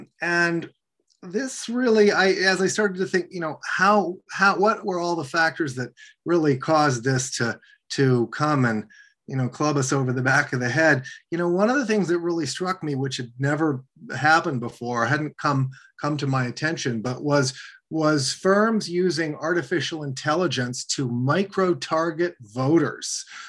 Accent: Washington, District of Columbia, United States; So I grew up in Washington, D.C. With two parents who worked on Capitol Hill and in government at the intersection of international trade and diplomacy.

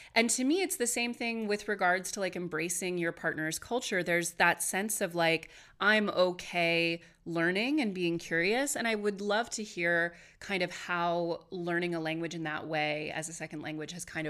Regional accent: United States; But I am obviously American. I've spoken French since I'm little, and then I've been learning Spanish for 2 years.

